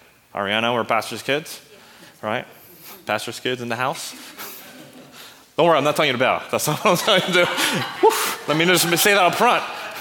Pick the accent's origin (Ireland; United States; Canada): United States; There was a tradition in my church. I'm Korean American. My parents, they pastored a Korean immigrant church, so there were a lot of immigrant Korean traditions and customs that was incorporated into the church.